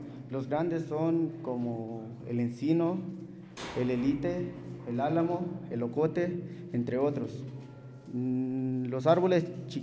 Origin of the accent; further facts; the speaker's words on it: Santa María de Bosco, Mexico; soy de Santa María de Bosco